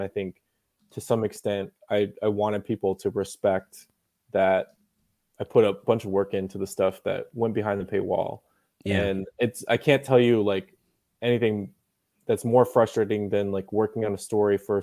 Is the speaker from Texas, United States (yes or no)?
no; Salt Lake City, Utah, United States; now in Los Angeles, United States; I mean, I came to Los Angeles from Salt Lake City.